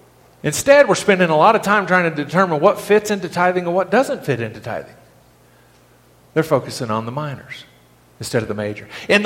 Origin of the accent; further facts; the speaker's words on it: New Mexico, United States; years ago, I grew up in New Mexico, back when UNM basketball program was good.